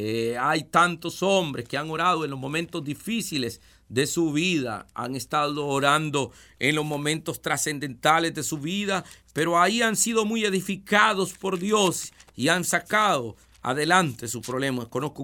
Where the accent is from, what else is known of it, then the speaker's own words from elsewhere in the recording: El Salvador; En mi país, por ejemplo, que yo vivo en El Salvador